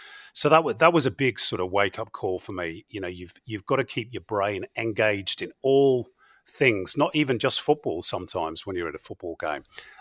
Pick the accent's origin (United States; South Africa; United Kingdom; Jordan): United Kingdom; England; Now, for a kid growing up in England, you know, that's something really special.